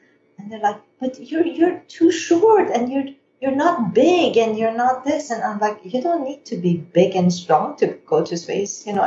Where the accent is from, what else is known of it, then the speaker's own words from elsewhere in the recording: Iran; I was born in Iran and grew up in Iran.